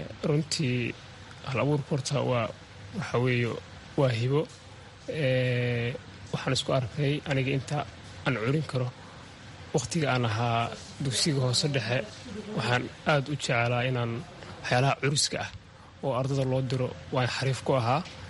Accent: Ceel Guduud, Gedo, Somalia; born there; ana waxaan ku dhashay meel yiraahdo Ceelguduud oo ku taala gobolka Gedo, waa tuulo.

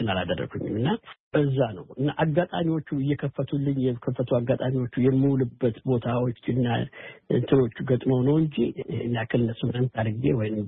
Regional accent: Addis Ababa, Ethiopia; ዋሬና ካዛንቺስ ነው ተወልጄ ያደግኩት እና እድገቴና ትምህርቴም ካዛንቺስ ነው። ሃይስኩልም ኤሌመንተሪም ምኑንም የተማርኩትም ካዛንቺስ ነው።

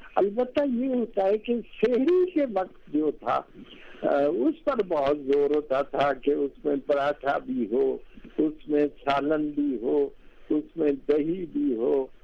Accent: Gujrat, Punjab, Pakistan; born there; جی, اصل میں میں گجرات میں پیدا ہوا.

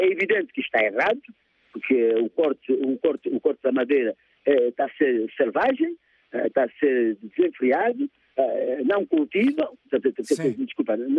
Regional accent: Catete, Luanda, Angola; Eu sou de Catete, da terra da Agostinete e da maioria, de grande parte dos dirigentes de prova do MPLA.

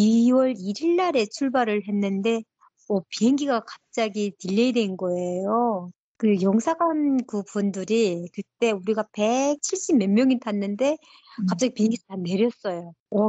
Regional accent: North Korea; accent: North Korean dialect; now in South Korea; 저 면접하는 과정에 제가 북한 사투리가 나왔나 봐요.

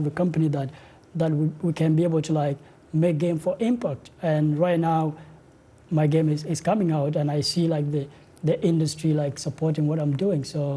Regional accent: Northern Region, Uganda; same place that I was born in Amer. It's set in the game, like in a mountainous place. And I was born, and then from there we went to northern Uganda.

